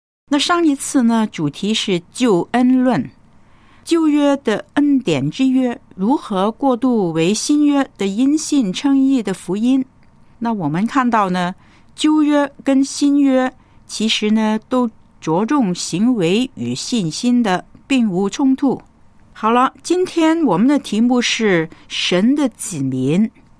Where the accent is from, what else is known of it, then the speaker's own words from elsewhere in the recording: China; 作为一个中国人是非常荣耀的事